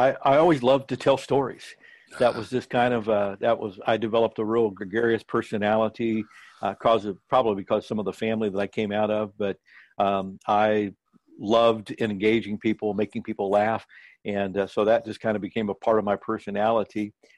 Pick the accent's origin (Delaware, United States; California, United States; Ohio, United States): Ohio, United States; Springfield; Well, I grew up in Springfield, Ohio. Go Buckeyes.